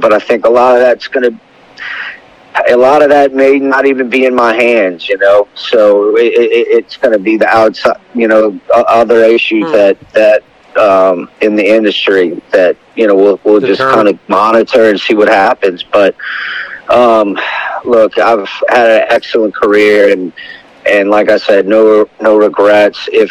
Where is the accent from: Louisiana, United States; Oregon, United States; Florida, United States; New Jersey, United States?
Louisiana, United States; New Orleans; you know, Louisiana Derby Day, my hometown, God, it was awesome to close it out like that.